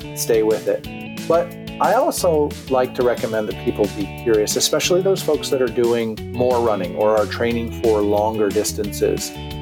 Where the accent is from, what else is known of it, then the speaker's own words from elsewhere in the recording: Kingston, Ontario, Canada; born there; now in Oakville, Canada; right now I'm 45 years old, and I was born in Kingston, Ontario, Canada, which is a few hours east of Toronto. And now I live in Oakville, Ontario, which is just outside of Toronto on the west side.